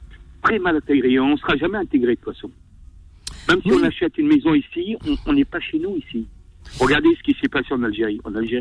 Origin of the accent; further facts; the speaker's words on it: France; born there; je suis né en France.